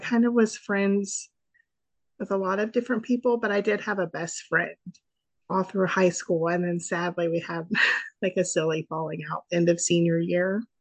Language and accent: English; Raleigh, North Carolina, United States; Yeah, I went on to college and I'm from Raleigh. I grew up here and I went to NC State.